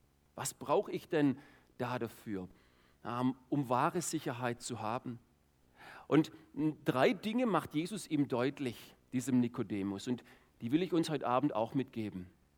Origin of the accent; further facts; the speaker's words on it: Baden-Württemberg, Germany; ich bin regelmäßig bei uns im Schwarzwald so 10, 12, 15 Kilometer gejoggt